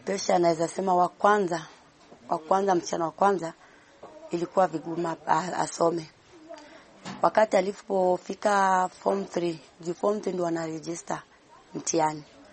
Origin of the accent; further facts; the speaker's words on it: Kenya; Mimi namwambia mimi ni Mkenya.